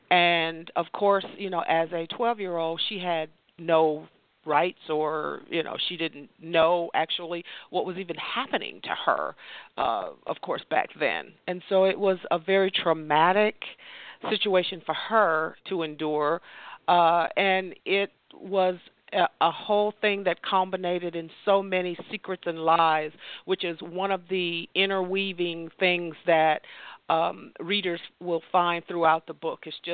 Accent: Flint, Michigan, United States; born there; Well, I was born in Michigan. I was born in Flint.

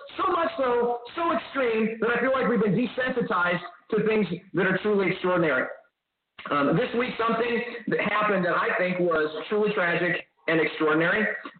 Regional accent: United States; And not only as a Christian, but as an American, I stand for a society

